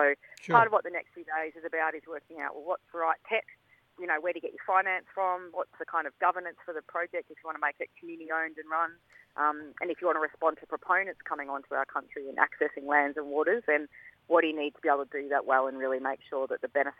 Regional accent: Victoria, Australia; I'm from Victoria, Yorta Yorta Mob.

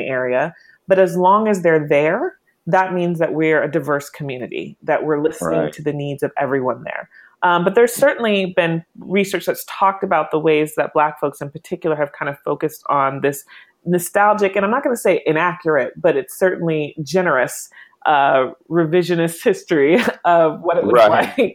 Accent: California, United States; The Bay Area is a little different. I'm from the Bay Area, so I'm very familiar with what goes on there.

